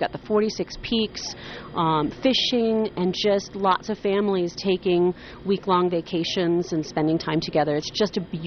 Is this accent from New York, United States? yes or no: yes; New York City, New York, United States; also born or lived in California; now in Lake Placid, United States; Well, I grew up in New York City.